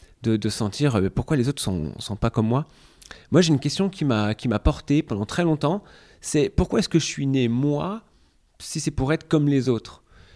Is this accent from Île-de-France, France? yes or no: yes; Fontainebleau, Île-de-France, France; J'ai grandi près d'ici, à Fontainebleau.